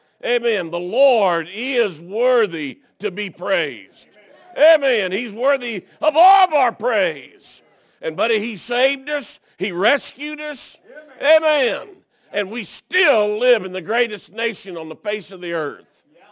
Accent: Alabama, United States; I know I'm from Alabama, but I vote for Sister Nun to be put in some kind of office.

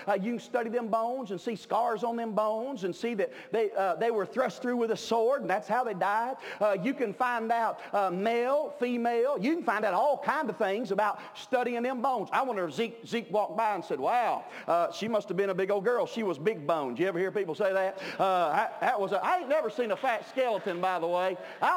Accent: Kentucky, United States; I'm from Kentucky, but watch this right here, boys.

